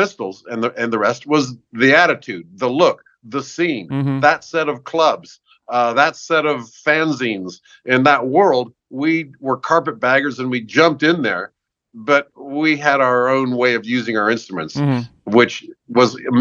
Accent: McLean, Virginia, United States; also born or lived in London; Absolutely. This is a suburb of the CIA, McLean, Virginia.

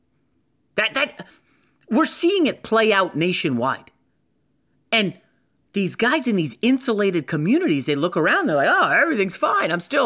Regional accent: Virginia, United States; I grew up in Northern Virginia, and you know, college football was not big in the nation's capital.

